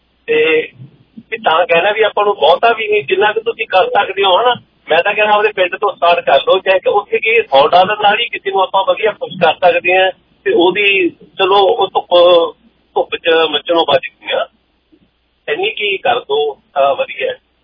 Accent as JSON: {"language": "Punjabi", "region": "Punjab", "country": "India", "tie": "born or raised there"}